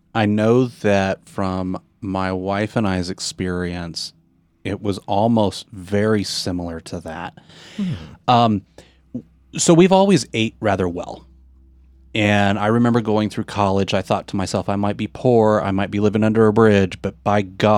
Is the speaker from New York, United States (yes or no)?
no; Oregon, United States; Like, I'm from the Northwest, just outside of Portland, Oregon, as we discussed a little bit last week.